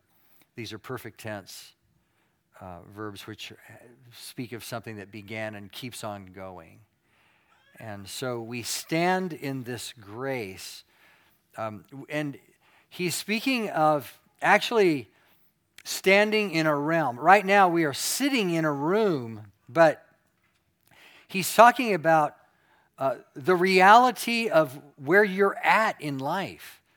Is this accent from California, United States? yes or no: yes; California, United States; also born or lived in Alaska / Artesia, New Mexico / Texas / North Carolina; I was born in Alaska. We moved to Artesia, New Mexico for 2 or 3 years. And then we moved to Southern California. We lived there for about 30 years, I did. And then we went 1 year in Texas, and now 35 years here in North Carolina.